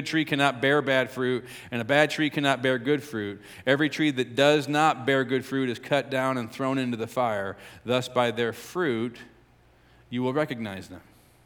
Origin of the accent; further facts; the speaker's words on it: St. Louis, Missouri, United States; I grew up in our culture. I grew up in St. Louis. I grew up watching TV, listening to the radio, going to high school, going to college.